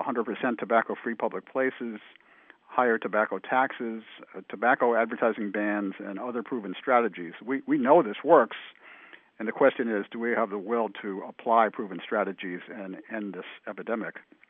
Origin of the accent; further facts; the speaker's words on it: Massachusetts, United States; So I am from Massachusetts, and so I often tell audiences that in 2006, people will remember that our state of Massachusetts was the first to pass health reform in our country.